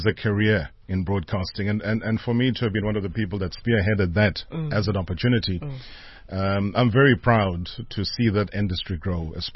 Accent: Nkandla, KwaZulu-Natal, South Africa; We're raised in a township called Emondlo, but I have no recollection. I think I was too young then, but my memory dates back to growing up in Nkandla.

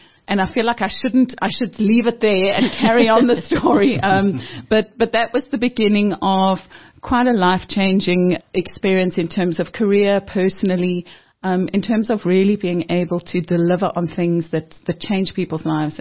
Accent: Johannesburg, Gauteng, South Africa; I grew up very close to here in Joburg.

